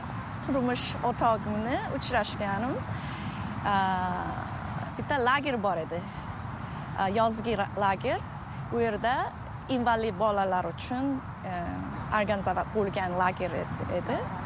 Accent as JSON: {"language": "Uzbek", "region": "Seoul", "country": "South Korea", "tie": "born there", "second_language": "Uzbek", "said": "Seul Koreyada tug'ilganman. Keyin 97 yilda birinchi marta O'zbekistonga borib"}